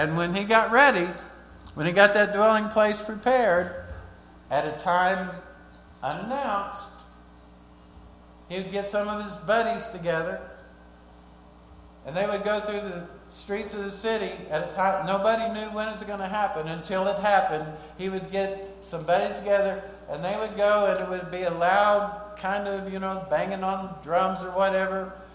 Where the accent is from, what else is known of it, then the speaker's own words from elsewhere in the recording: Fort Smith, Arkansas, United States; also born or lived in Little Rock; I grew up in Fort Smith, but ended up in Little Rock after I got out of service